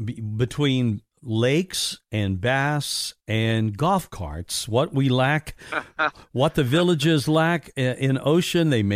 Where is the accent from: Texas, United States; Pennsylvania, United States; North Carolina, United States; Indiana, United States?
Indiana, United States; Evansville; now in Florida, United States; And I grew up in Evansville, Indiana, which is just across the Ohio River from Henderson.